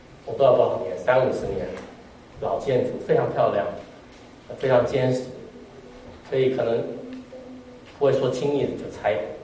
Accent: Taiwan; 我父亲是因为国共内战逃到台湾的，跟大家提过，我是外省人的第二代，但是在台湾呢，有些本省人比较有钱，我们家是我是穷书生长大的，

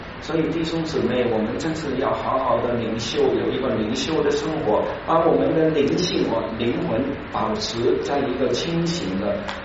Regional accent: Hong Kong; 我常常从中文网站看看香港的新闻，因为我是我的老家，所以很关心那里发生的一些事。

